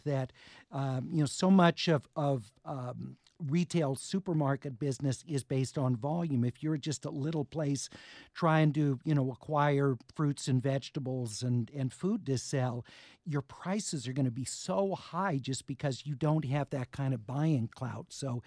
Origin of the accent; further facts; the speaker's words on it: Inglewood, California, United States; When I was a kid growing up in Inglewood, we had within two blocks of our apartment building four little mini.